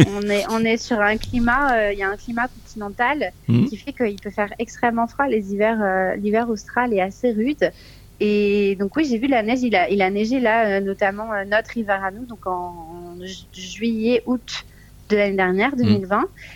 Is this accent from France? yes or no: yes; Southern France, France; now in South Africa; Moi, je viens du sud de la France et ici, on a plein de choses qui font penser au sud de la France.